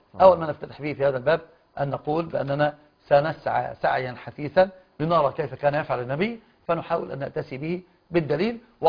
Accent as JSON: {"language": "Arabic", "country": "Egypt", "said": "فكان يعرف أنني من مصر ومصري،"}